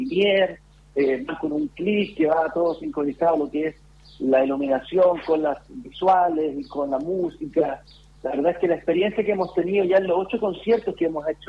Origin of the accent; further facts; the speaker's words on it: Chile; por la cual somos conocidos los chilenos en el extranjero